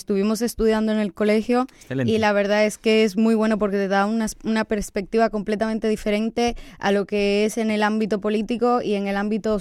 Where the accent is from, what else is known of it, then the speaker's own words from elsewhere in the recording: Castile and León, Spain; yo vengo de otra comunidad autónoma, vengo de Castilla y León.